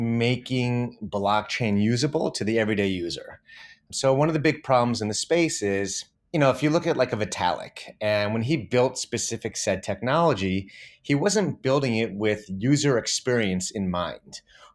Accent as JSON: {"language": "English", "town": "Solon", "region": "Ohio", "country": "United States", "tie": "born or raised there", "said": "I knew this girl growing up in Solon. I was probably, I don't know, ninth grade, eighth grade. I forget how I met her, probably at Beachwood Mall."}